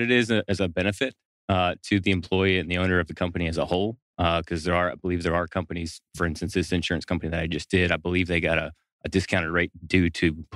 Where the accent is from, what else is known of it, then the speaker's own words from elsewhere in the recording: Alfred, United States; I'm from Alfred. I grew up here. I went to the Milton High School that they just tore down.